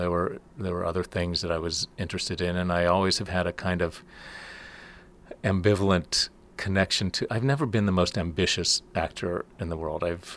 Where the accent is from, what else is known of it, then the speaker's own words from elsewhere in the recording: Huntington, West Virginia, United States; My dad had taken us all to New York for our first trip to New York from West Virginia. I grew up in Huntington, West Virginia.